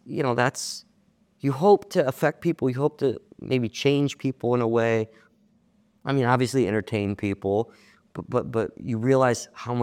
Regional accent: Cleveland, Ohio, United States; I grew up in Cleveland. My parents were teachers.

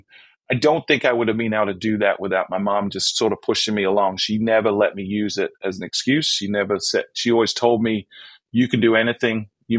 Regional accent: England, United Kingdom; And I grew up in England, and we had the National Health Service

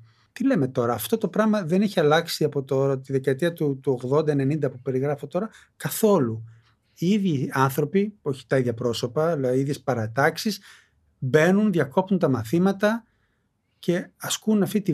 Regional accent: Zografou, Attica, Greece; Εγώ μεγάλο στο ζωγράφο. Το ζωγράφο ήταν πολυκατοικίες. Τέτοιου τύπου, τις δεκαετίες του 70

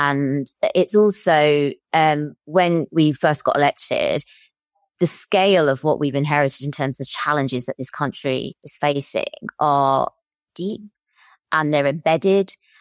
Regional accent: Gillingham, South East England, United Kingdom; also born or lived in Chatham; I'm a British Asian, I'm a Muslim, I was born in Chatham, I've lived in Gillingham my whole life. I very much see myself as British.

